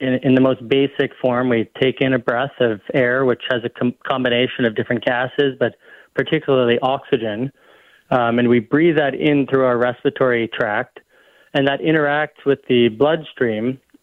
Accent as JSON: {"language": "English", "country": "Canada", "said": "I'm from Canada, and I went to McGill University"}